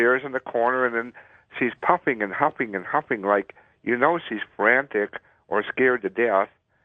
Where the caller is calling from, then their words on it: Benson, Arizona, United States; Thank you. I'm from Benson, Arizona.